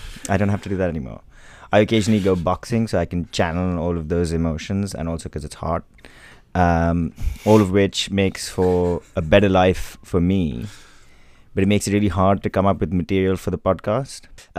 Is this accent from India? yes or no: yes; India; now in United Kingdom; Some of our more attentive listeners will have cleverly deduced that I am from India, where it can get quite hot.